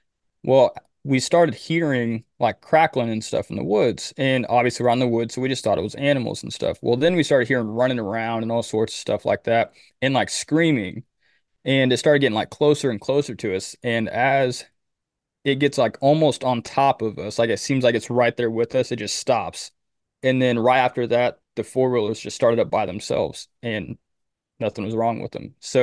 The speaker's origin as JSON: {"language": "English", "country": "United States", "said": "which I know you're from the UK and I'm from the States"}